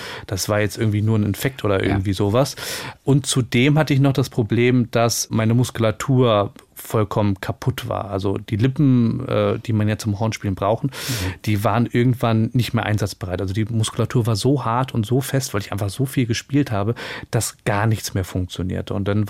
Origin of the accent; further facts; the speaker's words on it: Göttingen, Lower Saxony, Germany; Und ich bin in Göttingen geboren und aufgewachsen.